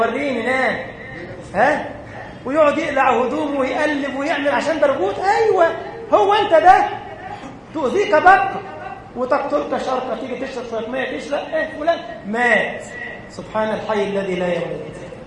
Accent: Egypt; علشان كده عندما وقف على نهر النيل في بلدنا مصر

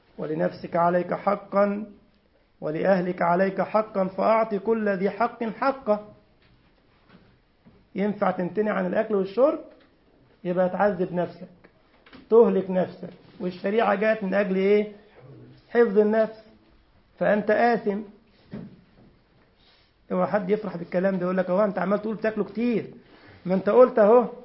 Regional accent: Egypt; احنا عندنا في مصر فرخة عادي

